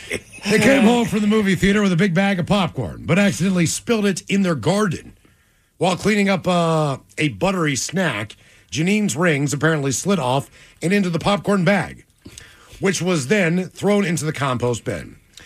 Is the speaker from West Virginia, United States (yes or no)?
yes; Morgantown, West Virginia, United States; Even as a kid growing up in Morgantown, the university had a student center.